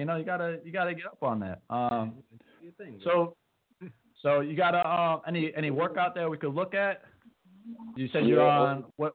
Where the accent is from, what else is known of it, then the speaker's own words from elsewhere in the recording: New Jersey, United States; I'm from New Jersey. I'm a Redskins fan, so it's all good.